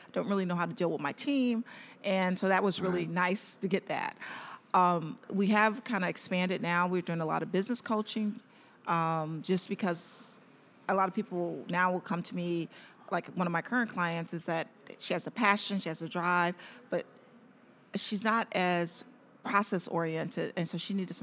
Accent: Detroit, Michigan, United States; It's in Michigan. I'm from Detroit.

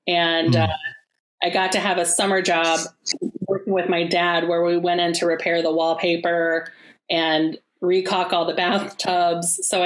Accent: Terre Haute, Indiana, United States; I'm from Terre Haute.

